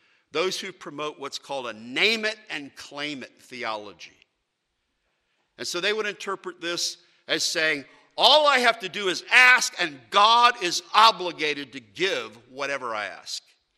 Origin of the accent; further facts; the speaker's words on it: Virginia, United States; And I'm from Virginia. I'm from the American South. And we have a language convention.